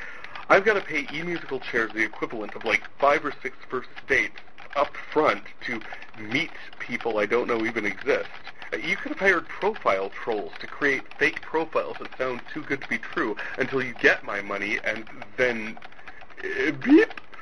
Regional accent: North Dakota, United States; I am from North Dakota, here with this week's installment

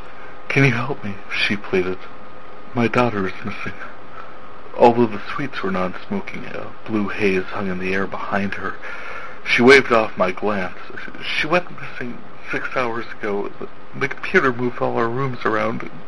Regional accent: North Dakota, United States; I am from North Dakota

